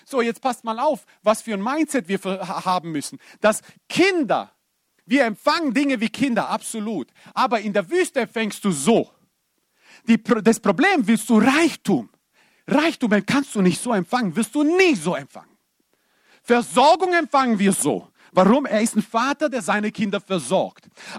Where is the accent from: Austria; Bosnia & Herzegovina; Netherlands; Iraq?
Bosnia & Herzegovina; Ich bin Bosnier, irgendwo im Blut und im Herz.